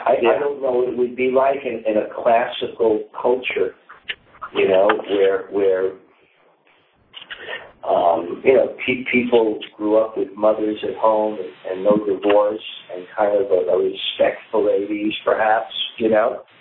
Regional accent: United States; Like, I grew up in America. You know, I knew everyone on the block. You know, everyone on the block was like family.

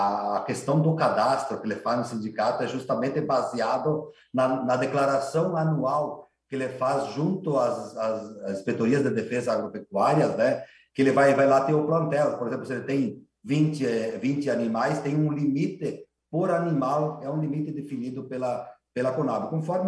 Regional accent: Veranópolis, Rio Grande do Sul, Brazil; eu sou lá do município de Veranópolis, lá na Serra, e lá o módulo é 12 hectares

